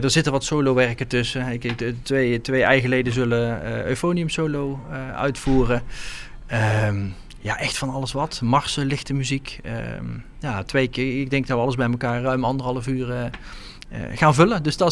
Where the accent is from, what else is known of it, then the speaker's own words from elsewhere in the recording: 's-Hertogenbosch, North Brabant, Netherlands; now in Rossum, Netherlands; 40 jaar. Ik kom uit de omgeving Sertogenbosch. Ik woon nu in Rossum, een klein dorpje, net tegen de Betuwe aan.